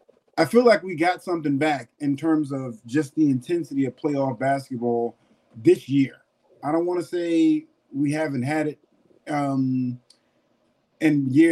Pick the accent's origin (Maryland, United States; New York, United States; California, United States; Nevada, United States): New York, United States; I will say, as a New Yorker, playoff time. Not being a Knicks fan, but being a New Yorker